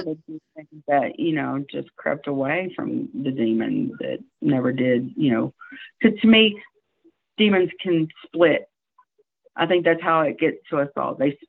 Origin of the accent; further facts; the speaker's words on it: the South, United States; Well, I talk too much. I'm from the South. What can I say?